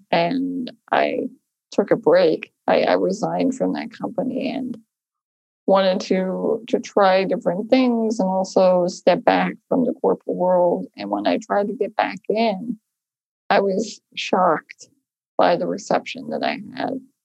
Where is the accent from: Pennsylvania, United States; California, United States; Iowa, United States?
Pennsylvania, United States; Philadelphia; also born or lived in Phoenix; when we got married, we moved from Philadelphia, where we're from, to Phoenix, Arizona.